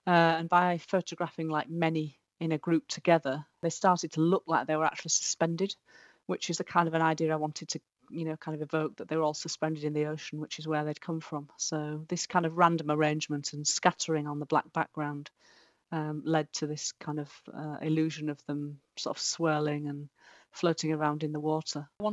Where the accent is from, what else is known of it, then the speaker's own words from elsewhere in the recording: Hull, Yorkshire and the Humber, United Kingdom; I'm from Hull, which is on the east coast of England, and I spent quite a lot of time on beaches as a child, as everyone does, collecting natural objects and pieces of glass